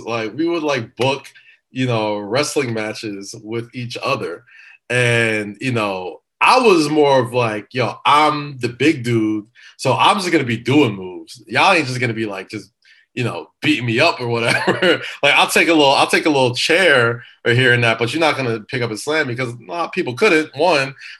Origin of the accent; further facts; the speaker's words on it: Staten Island, New York, United States; And, you know, again, growing up in Staten Island, you know, having young, crazy white friends